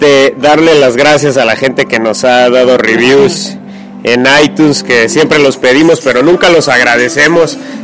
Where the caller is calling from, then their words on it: Hermosillo, Sonora, Mexico; escuchar desde Hermosillo. Es bien hermoso allá en Hermosillo, es Hermosillo, Hermosillo. Y sí, somos algunos sonorenses que los escuchamos